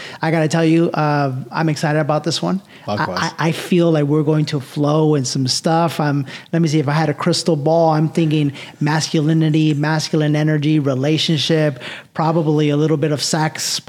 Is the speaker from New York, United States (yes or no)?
yes; New York City, New York, United States; Because I felt that growing up in New York City and like my roots are Latin American.